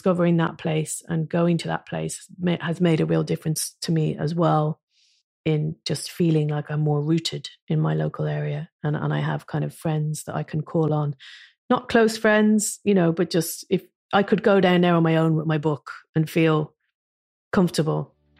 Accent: Ireland; now in London, United Kingdom; And I get it, because when you live abroad, you have this sense of never being Irish enough to live in Ireland again, because I've lived in London for 25 years, but also always being a foreigner in London.

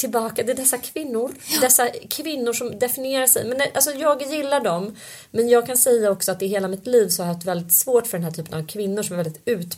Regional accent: Stockholm, Stockholm County, Sweden; när jag växte upp då på Söder och hamnade där på Södra Latin till slut

